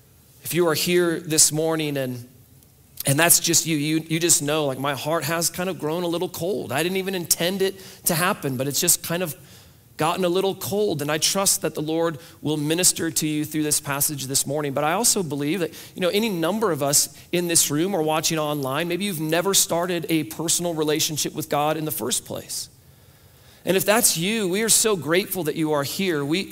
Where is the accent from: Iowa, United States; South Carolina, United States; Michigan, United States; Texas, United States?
Iowa, United States; And since I grew up in Iowa, part of what I love of Jeremiah is that he consistently uses like farm language